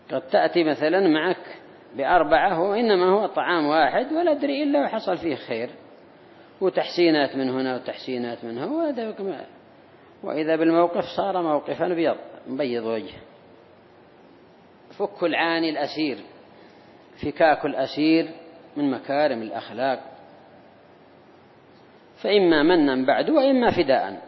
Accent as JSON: {"language": "Arabic", "country": "Yemen", "said": "وبالأخص عندنا في اليمن"}